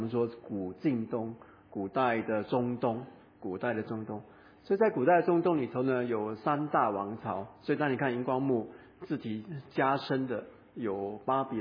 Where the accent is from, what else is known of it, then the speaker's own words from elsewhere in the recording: Singapore; 就好像我是福建人，对啊，我的祖宗来自于福建，不过我在新加坡住久了，我叫我自己是新加坡人。